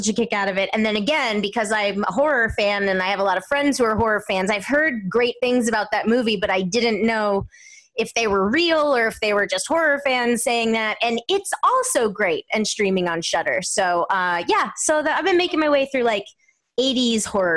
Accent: the South, United States; It might be because I'm from the South

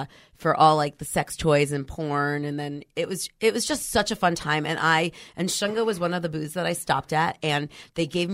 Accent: New York, United States; now in San Francisco, United States; I'm originally from New York.

